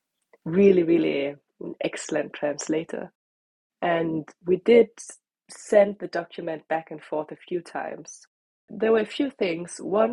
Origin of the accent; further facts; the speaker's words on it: Denmark; first language Danish; English is a second language; So I'm Danish is my first language. I write first in Danish and then I rewrite into Norwegian.